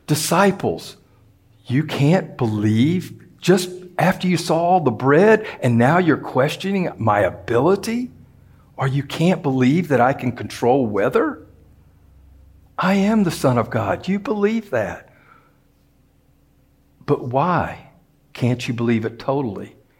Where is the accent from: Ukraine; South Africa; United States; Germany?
United States; Atlanta, Georgia; We include everything down to Macon almost. We go all the way to Chattanooga. I'm from Atlanta.